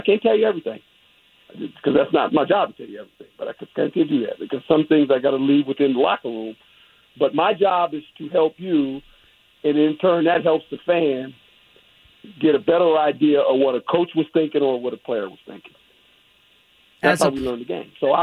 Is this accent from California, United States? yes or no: yes; Fort Ord, California, United States; also born or lived in Germany; I was born in Fort Monmouth. We left there when I was about two or three and then went to Germany. And my sister was born there, and then we moved back to California, to Fort Ord, California, which is on the Monterey Peninsula.